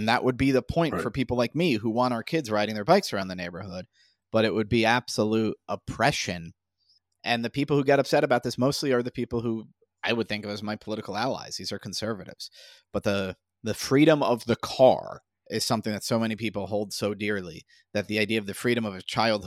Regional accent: New York, United States; As a New Yorker, we had sidewalks everywhere in the city, in the suburbs.

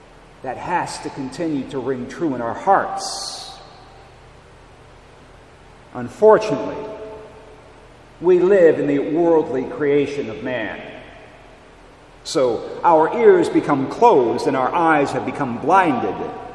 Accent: Cleveland, Ohio, United States; Yes, I am a native Clevelander, and I grew up in the Lithuanian community out of this parish when it was Our Lady of Perpetual Help.

